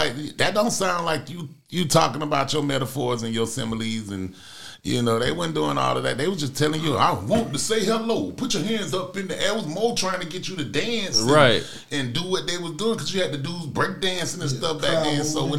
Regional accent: Georgia, United States; Like, I'm from the South. I'm from Georgia.

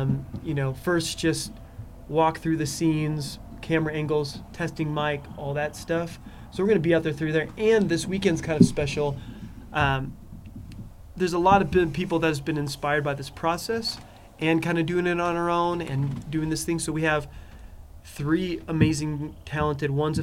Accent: Arizona, United States; And that's where we grew up in Arizona, because it's hot as crap there, you know?

